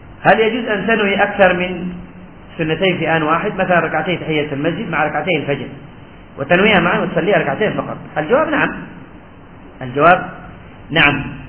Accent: Yemen; الظاهر الله أعلم بلادنا اليمن يريدون ينافسون الجزائر

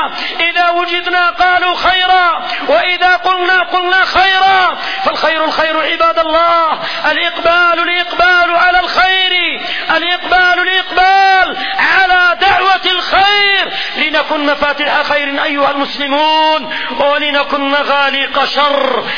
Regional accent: Yemen; فبدأ الشر إلى بلادنا اليمن

